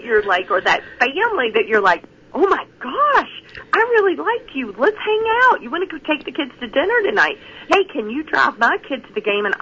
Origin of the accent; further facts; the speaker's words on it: Southern US, United States; I mean, even as a good Christian girl, I am from the South, and I can pull my redneck, my country girl, out of my back pocket every now and then if I want to.